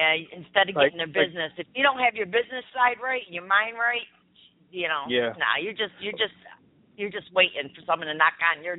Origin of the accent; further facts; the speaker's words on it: New York, United States; we're able to chop it up because we're both originally from New York.